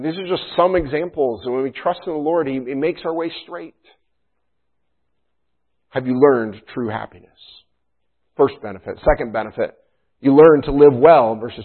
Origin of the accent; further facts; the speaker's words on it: New York, United States; I grew up in the Adirondacks, northern parts of New York, and there were springs there.